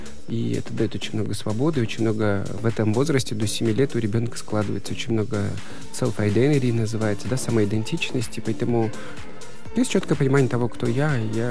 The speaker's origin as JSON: {"language": "Russian", "country": "Kyrgyzstan", "said": "Я типичный, типичный кыргыз. Монголоидный, такой не очень симпатичный, очень узкие глаза."}